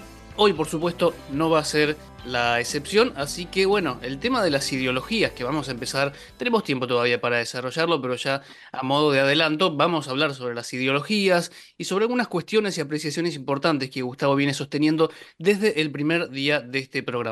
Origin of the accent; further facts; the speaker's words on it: Argentina; nos afectan a nosotros como argentinos